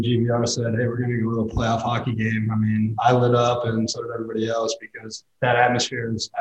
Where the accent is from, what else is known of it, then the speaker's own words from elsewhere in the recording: Chicago, Illinois, United States; I'm from Chicago, so the Blackhawks are huge there.